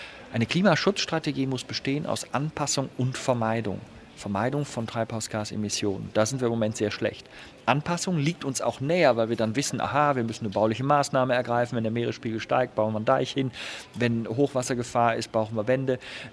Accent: Bonn, North Rhine-Westphalia, Germany; born there; weil ich bin ja in dieser wunderschönen Stadt geboren in Bonn.

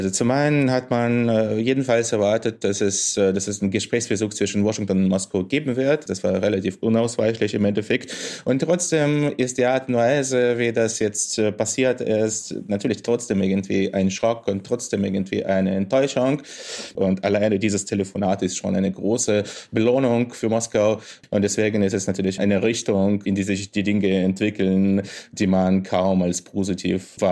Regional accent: Sevastopol, Crimea, Ukraine; Ich habe mich mit Gedanken abgefunden, dass ich meine Heimatstadt Sevastopol nicht mehr wiedersehen werde.

